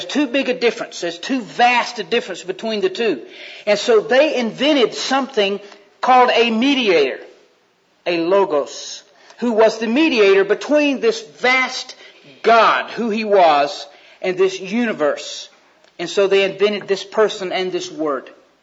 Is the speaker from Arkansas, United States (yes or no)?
no; Georgia, United States; moved away as an adult; also born or lived in Birmingham, United States; See, I'm from Georgia, and I went to school in Birmingham, Alabama, and then I went to Auburn, then I moved to Texas, and to Oklahoma, and to Colorado, and I don't have a home anymore.